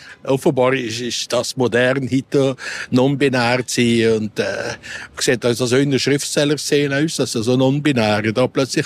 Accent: Switzerland; Als neutraler Schweizer würde ich der Schweizer 12 Punkte geben.

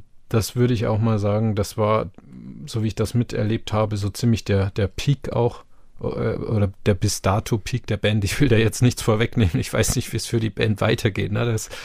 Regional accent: Bavaria, Germany; now in Lower Saxony, Germany; Josef hat mich ja als Bayer vorgestellt, ich bin Bayer

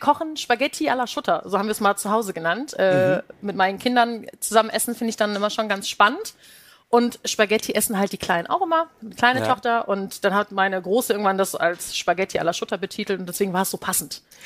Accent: Dortmund, North Rhine-Westphalia, Germany; Ich bin tatsächlich ein Pottkind, bin in Dortmund geboren.

